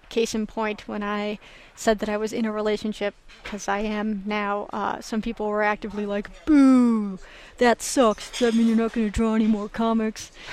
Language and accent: English; Santa Fe, New Mexico, United States; It's a memoir about my childhood, about growing up in Santa Fe